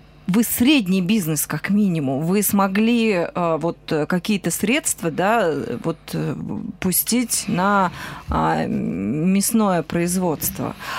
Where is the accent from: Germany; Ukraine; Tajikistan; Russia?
Russia; Siva, Perm Krai; поскольку сами родом из Сивы